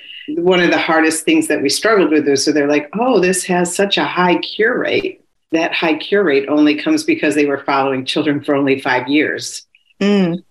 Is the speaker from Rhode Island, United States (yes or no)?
no; New York, United States; I'm from New York, so I can be a little forward.